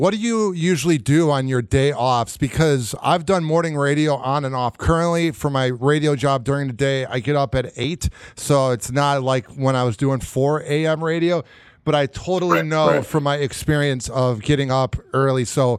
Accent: Chicago, Illinois, United States; So I grew up a radio nerd. I'm from Chicago, so I grew up listening to Chicago radio.

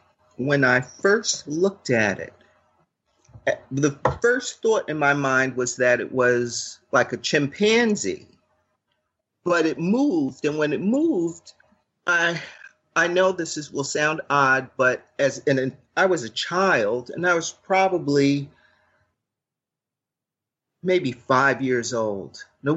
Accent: Brooklyn, New York, United States; at the time I grew up in Brooklyn, fully urban area, and we lived in an apartment building that was above a jewelry store.

